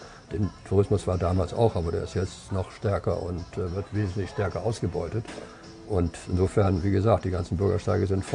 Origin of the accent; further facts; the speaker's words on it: Germany; naja, ich komme also aus Deutschland, dann war die zweite Frage gleich, Ost oder West?